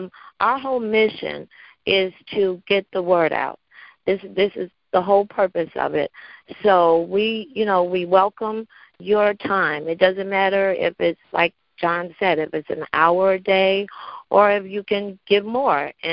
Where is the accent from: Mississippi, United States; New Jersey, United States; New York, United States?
New York, United States; I'm from Orange County, New York